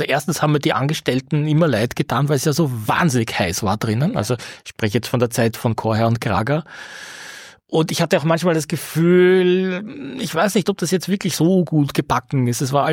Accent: Vienna, Austria; born there; ich als zwar lange hier lebend, aber doch gebürtiger Favorit, ne?

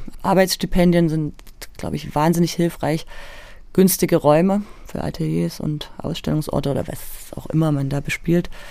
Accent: Leipzig, Saxony, Germany; also ich bin ja aus Leipzig und ich weiß noch, dass ich mich früher zum Beispiel vor Lindenau relativ gegraust habe

